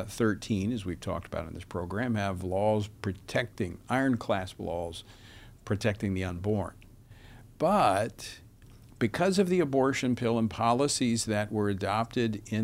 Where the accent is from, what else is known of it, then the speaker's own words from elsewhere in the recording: Louisiana, United States; prohibit states like Louisiana, my home state, from going after these doctors